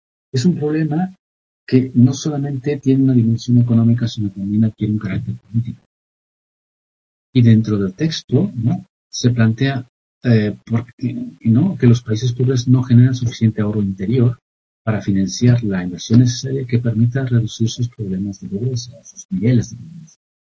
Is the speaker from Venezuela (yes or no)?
no; Mexico; a ver, yo soy de México.